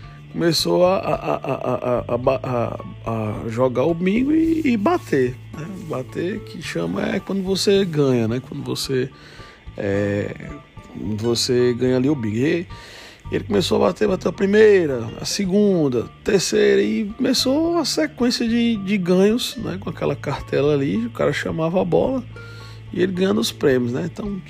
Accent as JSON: {"language": "Portuguese", "town": "Currais Novos", "region": "Rio Grande do Norte", "country": "Brazil", "tie": "born or raised there", "said": "E estava na cidade onde eu nasci, lá em Currais Novos."}